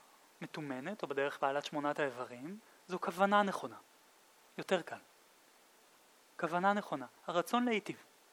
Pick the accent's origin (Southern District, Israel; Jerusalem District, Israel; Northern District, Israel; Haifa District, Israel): Haifa District, Israel; Krayot; סתם, אני בכלל מהקריות במקום. אז אני מכיר גם את הקריות.